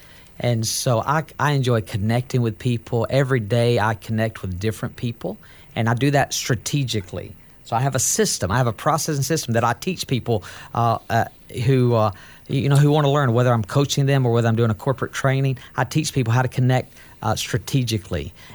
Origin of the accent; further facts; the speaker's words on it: the South, United States; And look, I'm from the South, and so if you grew up in the South, someone gets hiccups, what do?